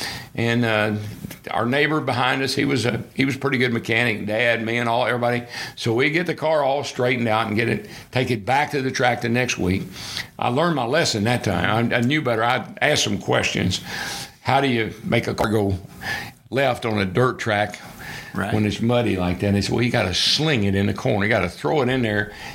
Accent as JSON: {"language": "English", "town": "Owensboro", "region": "Kentucky", "country": "United States", "tie": "born or raised there", "said": "And that was a kid growing up in Owensboro, in a little town, 52,000 people. A lot of race fans in Owensboro, a couple of little racetracks there."}